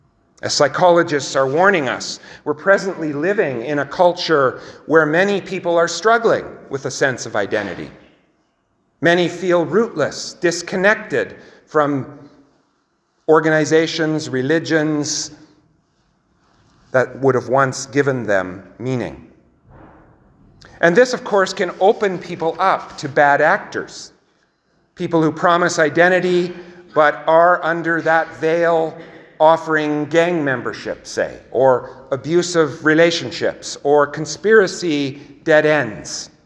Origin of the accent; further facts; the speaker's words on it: Canada; I identify, this is going to be Captain Obvious, as a Canadian white male, cisgender